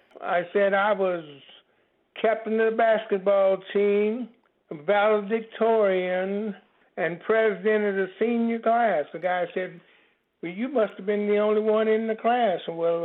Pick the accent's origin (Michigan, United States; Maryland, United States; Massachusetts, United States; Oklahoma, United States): Oklahoma, United States; Well, Oklahoma was Southwest, but it was typically Southern in its culture.